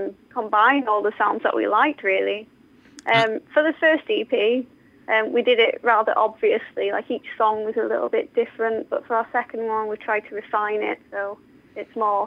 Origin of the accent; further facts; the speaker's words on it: Sheffield, Yorkshire and the Humber, United Kingdom; The band, well, there were five of us. We're from Sheffield and we're a bit geeky.